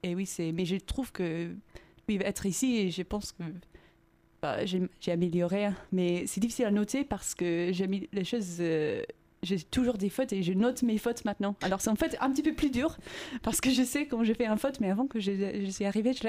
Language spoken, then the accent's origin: French; England, United Kingdom; French is a second language; now in Tours, France; je viens d'Angleterre, de l'University of York, dans le nord d'Angleterre, et je fais une année d'Erasmus.